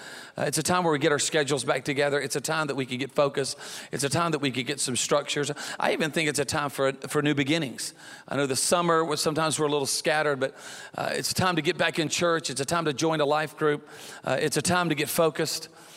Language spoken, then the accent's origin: English; Alabama, United States; And I'm from Alabama.